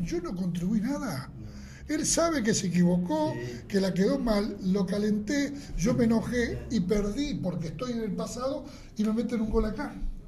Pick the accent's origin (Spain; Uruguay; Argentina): Uruguay; Pero somos uruguayos, ¿no? Los uruguayos tenemos una máquina a impedir y queremos inventar la rueda.